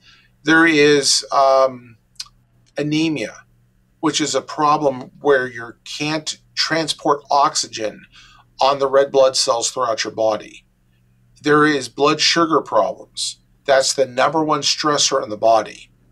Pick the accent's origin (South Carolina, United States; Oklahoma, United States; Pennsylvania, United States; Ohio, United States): Pennsylvania, United States; Pittsburgh; also born or lived in Davenport, Iowa; So I'm from Pittsburgh, and I did my pre-medical training here in Pittsburgh. Then I went to the Palmer College of Chiropractic in Davenport, Iowa, and I spent about 4 years there and graduated with my Doctor of Chiropractic degree in 2001. I then moved back to Pittsburgh